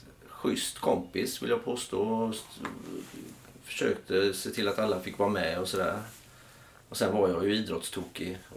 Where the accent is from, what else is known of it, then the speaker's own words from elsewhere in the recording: Gothenburg, Västra Götaland County, Sweden; Eftersom jag kommer från Göteborg så är halländsk fotboll för mig fantastiska planer och underbara förutsättningar att spela.